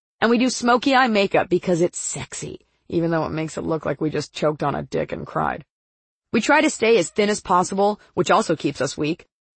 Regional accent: Texas, United States; When I was growing up in Texas and playing lacrosse in high school

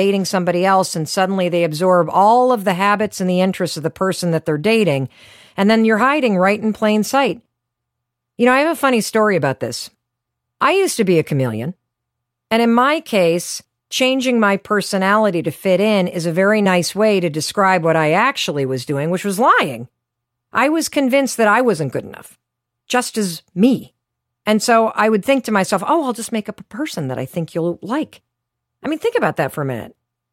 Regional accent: Michigan, United States; Now, I grew up in Western Michigan, and so I am a little outdoorsy

